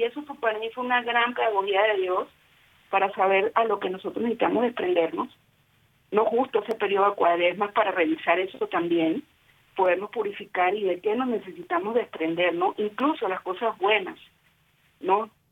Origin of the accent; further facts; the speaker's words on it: Venezuela; moved away as an adult; now in Philippines; Cuando yo me fui de Venezuela a Filipinas